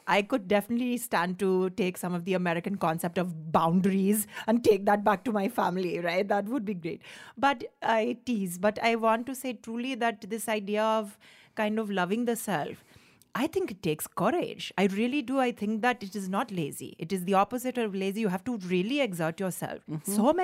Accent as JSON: {"language": "English", "country": "India", "said": "as a woman coming from the subcontinent myself, I am originally from India"}